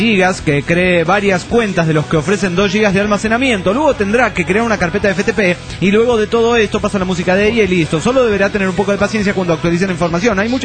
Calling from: Mexico City, Mexico; del DF mexicano.

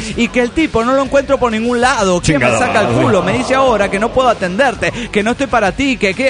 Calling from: Puerto Ordaz, Bolívar, Venezuela; de Puerto Ordaz, Venezuela.

